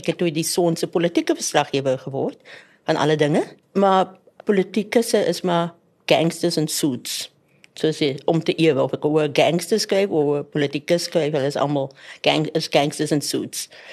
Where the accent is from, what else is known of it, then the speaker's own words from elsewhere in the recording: Bishop Lavis, Western Cape, South Africa; Ek is op hoeling van die Kaapse vlakte. Ek het in Bishop Leibes groot geword.